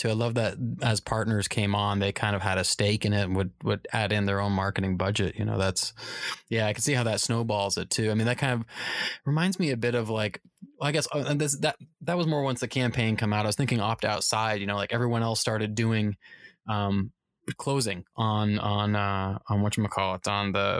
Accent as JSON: {"language": "English", "country": "Canada", "tie": "born or raised there", "lives_now": "United States", "said": "So coming from, I grew up in Canada, so much like, you know, New Zealand"}